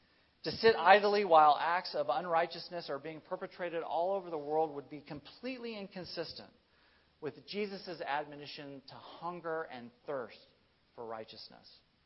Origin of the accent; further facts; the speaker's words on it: United States; I was benefiting from the privilege of being an American citizen and being of my ethnicity and my background and my relative socioeconomic status.